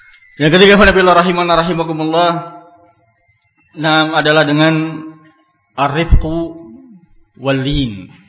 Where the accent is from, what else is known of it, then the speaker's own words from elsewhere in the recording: West Java, Indonesia; Kalau di Sunda sana misalnya, saya orang Sunda.